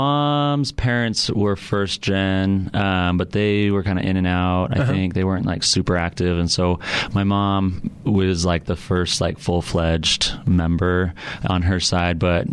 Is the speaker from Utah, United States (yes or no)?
yes; North Salt Lake, Utah, United States; now in Salt Lake City, United States; Yeah, so born and raised in South Davis County, so went to Woods Cross High School. I'm a Wildcat, and just lived just in North Salt Lake. Moved to Salt Lake City a couple years ago, just lived downtown.